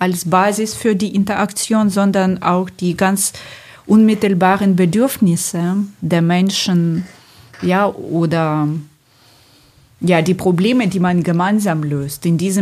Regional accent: Ukraine; German is a second language; ich sehe mich immer noch als Ukrainerin aus der Ukraine, die hier arbeitet

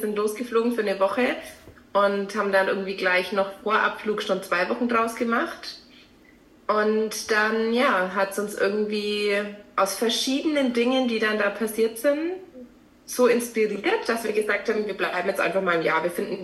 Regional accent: Forchheim, Bavaria, Germany; Ich komme aus Forchheim, das ist ein kleines Dorf oder eine Kleinstadt, eigentlich ist es schon eine Stadt, ja. Eine kleine Stadt, in Franken.

